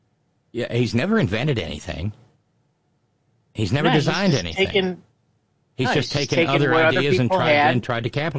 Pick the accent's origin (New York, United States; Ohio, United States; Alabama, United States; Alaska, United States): Alabama, United States; born there; I was born in Alabama.